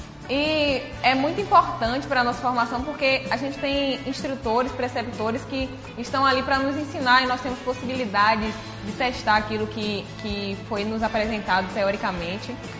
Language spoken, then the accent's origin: Portuguese; Salvador, Bahia, Brazil; eu tenho 18 anos, sou de Salvador.